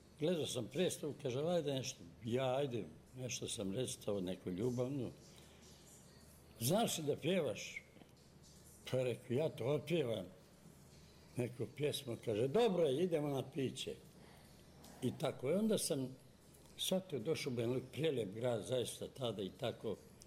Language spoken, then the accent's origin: Serbian; Blace, Toplica District, Serbia; born there; ja sam rođen u Blacu ispod Kopaonika